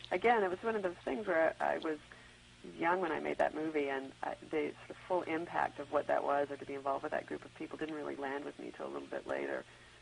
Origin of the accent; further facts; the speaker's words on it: Canada; for me being Canadian, it's been lovely to do a show here in the States.